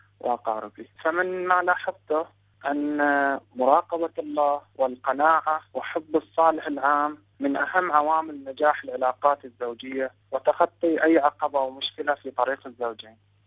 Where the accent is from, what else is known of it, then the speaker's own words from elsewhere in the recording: Qatif, Eastern Province, Saudi Arabia; من القطيف السعودية، موظف في القطاع الخاص